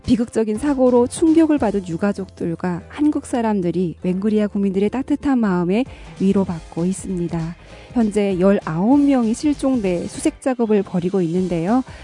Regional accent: North Korea; now in South Korea

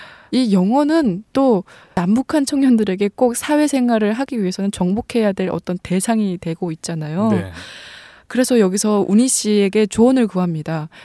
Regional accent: North Korea; now in South Korea; 사실 저도 같은 탈북민으로서

